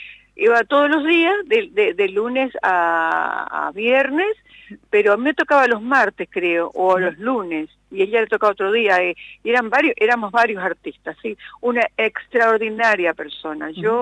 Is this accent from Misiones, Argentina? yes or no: yes; Posadas, Misiones, Argentina; also born or lived in San Antonio / Encarnación; Mi hermana nació en Iguazú, pero después al poco tiempo, éramos niñas aún, ya nos vinimos para Misiones, para Posadas, no encontramos lugar, fuimos a Encarnación a vivir un tiempito, después ya volvimos a Posadas y nos quedamos definitivamente, aunque en diferentes lugares